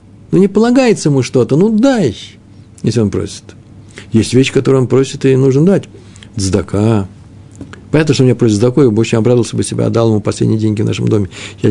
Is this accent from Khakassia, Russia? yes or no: no; Moscow, Russia; Как в московском метро. Я москвич. Тяжело там было.